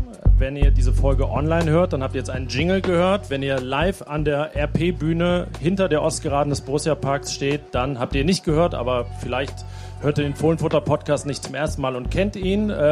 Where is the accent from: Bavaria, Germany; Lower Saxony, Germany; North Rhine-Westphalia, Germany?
North Rhine-Westphalia, Germany; Anrath; mit Albert Brülls aus meinem Heimatdorf Anrath